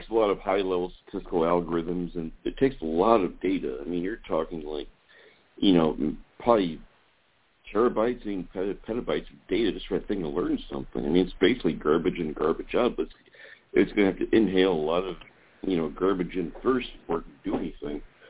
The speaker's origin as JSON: {"language": "English", "town": "West Lafayette", "region": "Indiana", "country": "United States", "said": "my dad was a professor at Purdue, and I'm actually from West Lafayette."}